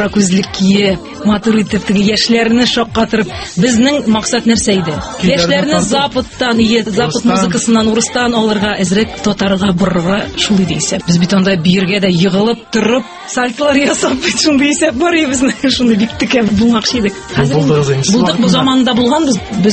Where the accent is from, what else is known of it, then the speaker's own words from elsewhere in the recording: Kazan, Tatarstan, Russia; Мин үзем ышансагыз, ышанмасагыз да мин Казан кызы. Казанда туып үстем, музыка училищесын тәмамладым иң элек.